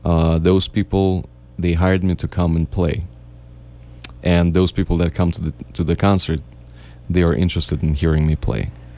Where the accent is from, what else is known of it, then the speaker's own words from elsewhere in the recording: Saint Petersburg, Russia; that recording was made and produced in St. Petersburg, in my hometown in Russia.